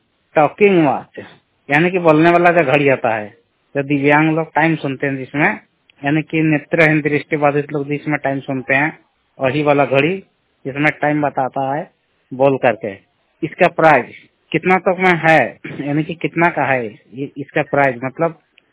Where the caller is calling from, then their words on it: Kumar Reding, Jharkhand, India; गांव कुमार रेडिंग की ओर से राज्य झारखंड जिला सरायकेला खरसावां से बात कर रहा हूं।